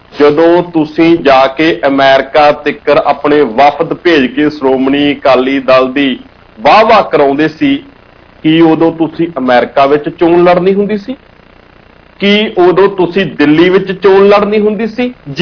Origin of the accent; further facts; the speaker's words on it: Bathinda, Punjab, India; ਤੇ ਮੈਂ ਜੇਕਰ ਆਪਣੀ ਗੱਲ ਕਰਾਂ ਤਾਂ ਮੈਂ ਬਠਿੰਡੇ ਤੋਂ ਆ